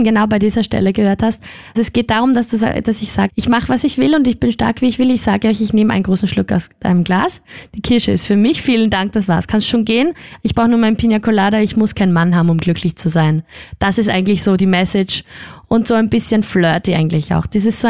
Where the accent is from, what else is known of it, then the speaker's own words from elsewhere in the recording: Styria, Austria; now in Vienna, Austria; Und ich bin Sängerin und Schauspielerin und komme eigentlich aus der Steiermark, spreche jetzt aber trotzdem Hochdeutsch mit dir und lebe in Wien zurzeit.